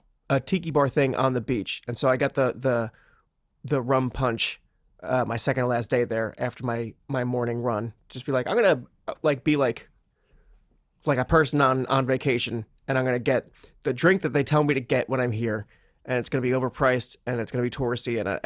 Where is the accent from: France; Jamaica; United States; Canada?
France; I'm from France.